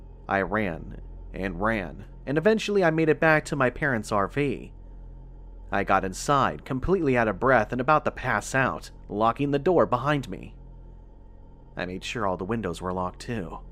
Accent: Clarksville, Tennessee, United States; I'm originally from Clarksville, which is just east of the LBL. My family would often take camping trips and boating trips out that direction.

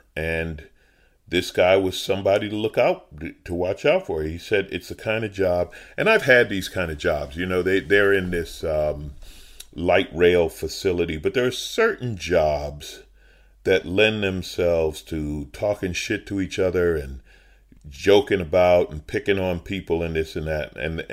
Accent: New York, United States; When I was growing up in New York, people drove down all the time.

